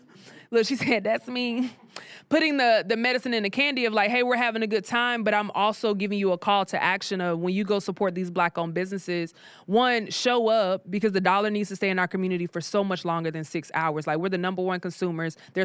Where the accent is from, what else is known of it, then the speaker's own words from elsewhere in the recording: South Carolina, United States; now in Atlanta, United States; Like, I'm from South Carolina. I, you know, my dad was here, but I didn't really know anybody. And I've come to Atlanta